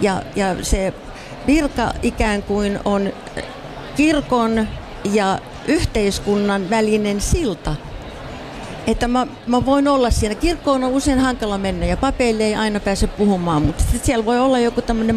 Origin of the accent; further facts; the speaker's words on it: Kotka, Kymenlaakso, Finland; now in United States; Joo, minä olen alun perin Kotkasta.